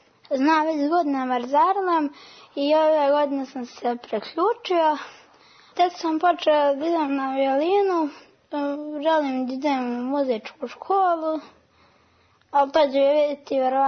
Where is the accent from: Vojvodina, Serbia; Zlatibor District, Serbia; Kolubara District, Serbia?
Zlatibor District, Serbia; Arilje; sviram violinu. Iz Arilja sam